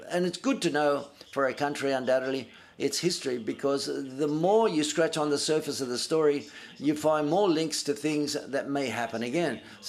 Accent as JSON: {"language": "English", "town": "Salamanca", "region": "Castile and León", "country": "Spain", "second_language": "English", "said": "Hi, I'm from Salamanca, so there for a while I was watching the film, I saw the streets"}